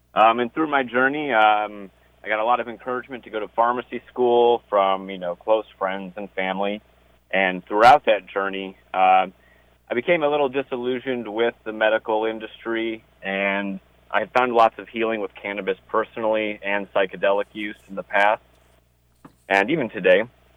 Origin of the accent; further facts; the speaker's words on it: Ohio, United States; and I'm from Ohio originally